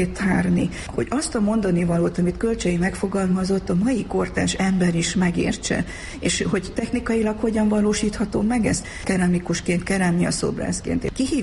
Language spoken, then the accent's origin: Hungarian; Transylvania, Romania; magam is székely vagyok, és megéltem a Ceausescu diktatúrát